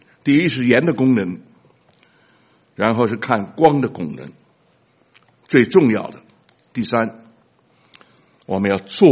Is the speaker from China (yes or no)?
yes; China; 我是中国人，我说中国话，我吃中国饭，我有的选择吗？我是中国人，没法选择的啊。